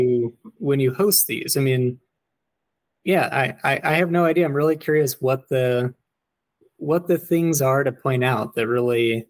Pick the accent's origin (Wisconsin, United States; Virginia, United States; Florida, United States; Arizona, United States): Arizona, United States; Tucson; growing up in Tucson had this big astronomy push. So we had, for a long time, we had sodium lamps around town